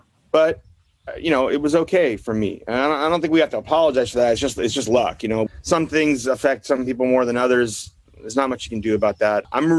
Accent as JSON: {"language": "English", "town": "Berkeley", "region": "California", "country": "United States", "tie": "born or raised there", "also_born_or_lived": "Oakland", "said": "And then we ended up in Northern California in Oakland and Berkeley right before I turned 10. I grew up mostly on the West Coast after that in Berkeley."}